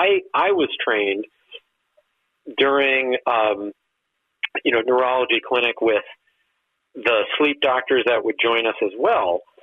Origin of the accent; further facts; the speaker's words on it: New York, United States; What? I'm from New York, my man.